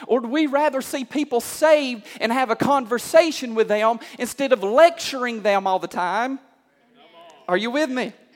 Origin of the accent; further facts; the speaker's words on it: Benton, United States; and see, I'm from Benton, and I'm not used to driving in Atlanta.